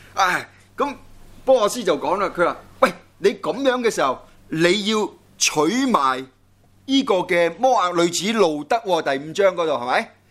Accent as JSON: {"language": "Cantonese", "region": "Guangdong", "country": "China", "said": "不過咧我哋廣東人都係比較俗嘅"}